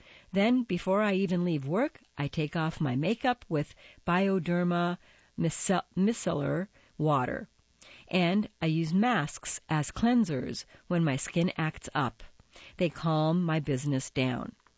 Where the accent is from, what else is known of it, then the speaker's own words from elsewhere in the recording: the South, United States; And when I was growing up in the South, getting my hair done once a week was a thing.